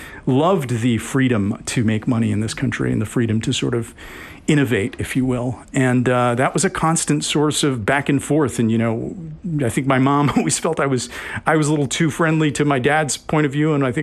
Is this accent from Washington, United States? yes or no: no; Wisconsin, United States; And my feeling growing up in Wisconsin, you know, was, and it, Wisconsin has changed a lot over the years, but I didn't feel excluded.